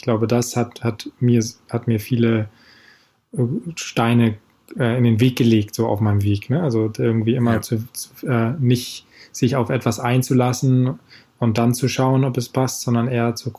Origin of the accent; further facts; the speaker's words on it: Hamburg, Germany; Genau, als Hamburger würde ich noch sagen, immer eine Handbreit Wasser unterm Kiel.